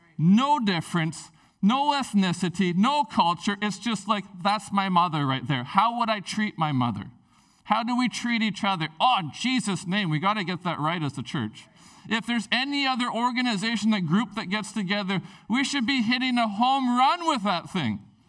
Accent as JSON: {"language": "English", "town": "Prince Rupert", "region": "British Columbia", "country": "Canada", "tie": "born or raised there", "said": "when I was a teenager, growing up in Prince Rupert"}